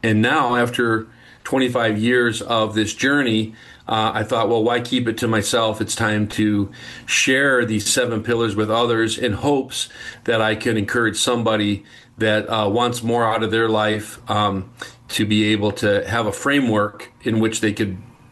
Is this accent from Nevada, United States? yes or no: no; Arizona, United States; moved away as an adult; now in Minnesota, United States; I grew up in Arizona, where you currently live. But I grew up in Arizona. My family, extended family, still out in the greater Phoenix area. And then I live in Minnesota. I moved here 21 years ago